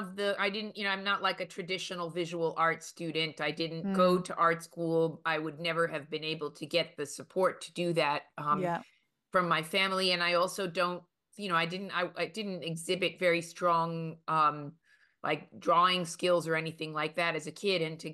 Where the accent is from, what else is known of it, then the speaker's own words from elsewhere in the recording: New York City, New York, United States; Well, I was born and raised in New York. I am the first American born in a Cuban immigrant family. And I grew up in Manhattan and the Bronx mostly, and then moved to Brooklyn